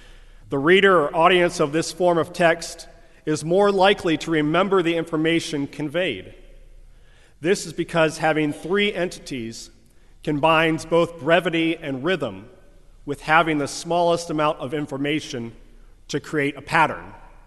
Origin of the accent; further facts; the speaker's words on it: Ohio, United States; But growing up in Northeast Ohio, the picture that jumps out to me is that of a tornado.